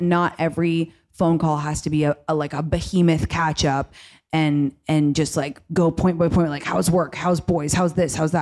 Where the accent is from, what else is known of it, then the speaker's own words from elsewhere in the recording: London, United Kingdom; I grew up in London, and then I had college in America